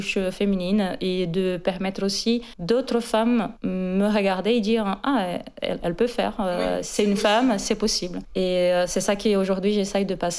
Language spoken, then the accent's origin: French; Brazil; now in France; je suis brésilienne.